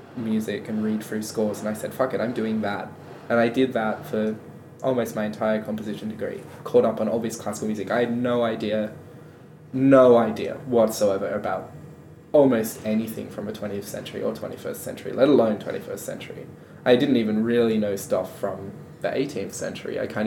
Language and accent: English; Adelaide, South Australia, Australia; I grew up in Adelaide's outer northern suburbs, which for those of you from interstate is not a nice part of Adelaide.